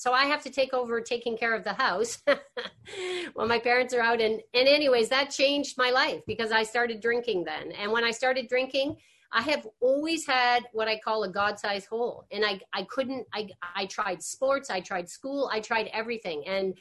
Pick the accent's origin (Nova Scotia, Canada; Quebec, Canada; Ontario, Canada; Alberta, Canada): Alberta, Canada; Calgary; I grew up in Calgary, Alberta.